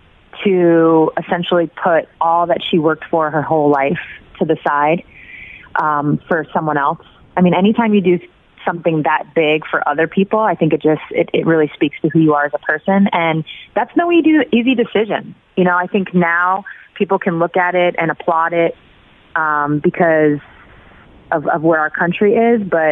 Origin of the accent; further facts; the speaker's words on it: Syosset, New York, United States; So I'm from Long Island. I'm from Syosset, New York.